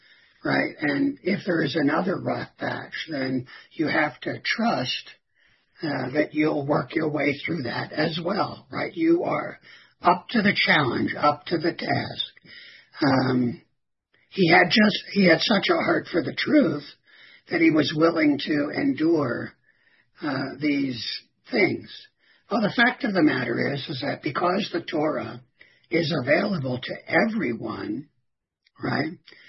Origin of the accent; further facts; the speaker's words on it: Philadelphia, Pennsylvania, United States; also born or lived in Southern California; I was born in Philadelphia and lived half of my childhood in Philadelphia and half of my childhood, the older half, in Southern California, right?